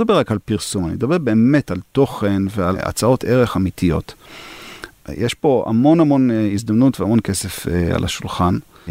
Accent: United States; first language English; Hebrew is a second language; now in Israel; אני גדלתי בארצות הברית, אז יש לי אנגלית, שפת אם

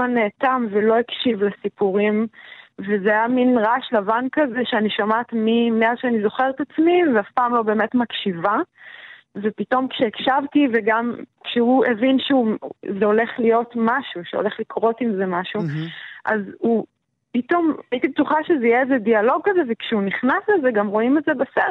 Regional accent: Kibbutz Dafna, Northern District, Israel; גם גדלתי בקיבוץ דפנה

